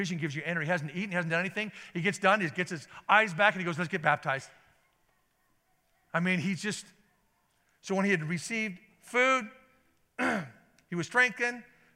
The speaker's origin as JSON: {"language": "English", "region": "Idaho", "country": "United States", "said": "I'm from Idaho, football player."}